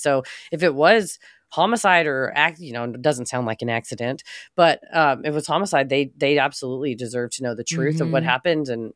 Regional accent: Missouri, United States; I remembered this case from my home state of Missouri

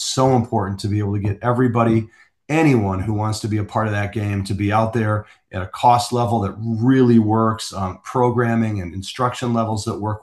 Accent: Madison, Wisconsin, United States; I grew up in Madison, a block away from the 17th tee at Odana.

